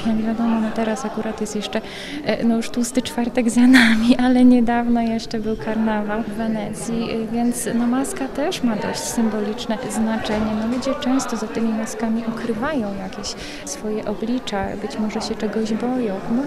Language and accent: Polish; Lublin, Lublin Voivodeship, Poland; Ponieważ sama pochodzę z Lublina, dlatego Lublin jest mi bardzo bliski